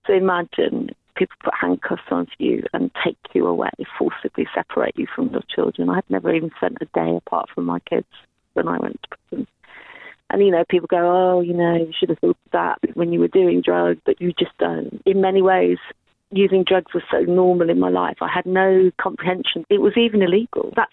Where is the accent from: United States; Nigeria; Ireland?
Ireland; I'm white Irish, 57 years old, and I have been in prison